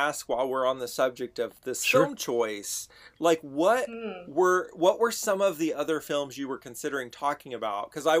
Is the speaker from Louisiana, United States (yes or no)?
yes; Louisiana, United States; Because as a teenager growing up in Louisiana, I would go to drive-in movies with my friends